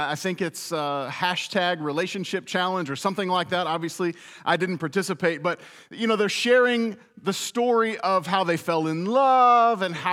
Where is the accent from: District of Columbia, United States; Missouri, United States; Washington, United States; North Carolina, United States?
North Carolina, United States; Charlotte; also born or lived in Dayton, Ohio; I often tell people I spent my childhood in Dayton, Ohio, but I feel like I grew up in Charlotte.